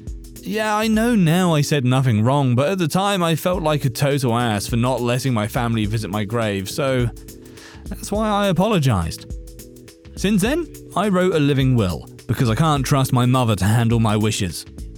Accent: Hawaii, United States; He's from the Caribbean. I grew up in Hawaii. My mum is American.

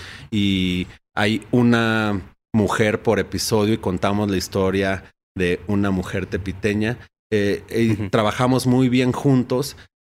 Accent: Uruapan, Michoacán, Mexico; born there; lo que sonaba en Uruapan, Michoacán, que es donde yo nací, donde la familia, por mi parte materna, vive.

